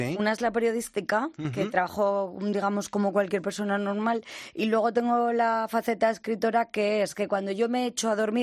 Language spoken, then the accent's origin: Spanish; Zaragoza, Aragon, Spain; accent: maño; also born or lived in Basque Country / Catalonia; yo soy de Zaragoza. Y cuando estoy en Zaragoza tengo un acento maño de la leche. Cuando voy a Euskadi se me viene todo el acento vasco que cogí durante la carrera. Y bueno, como también he vivido en Cataluña, pues a veces me sale el ramalazo catalá.